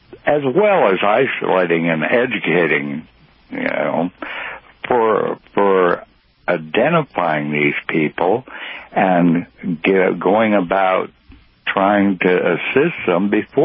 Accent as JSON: {"language": "English", "town": "El Paso", "region": "Texas", "country": "United States", "said": "Good morning, Doug. I'm from El Paso."}